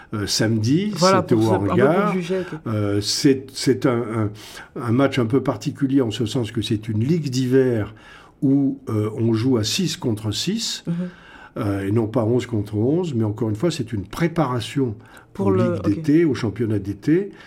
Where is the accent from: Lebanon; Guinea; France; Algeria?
France; Je dis non, je suis français.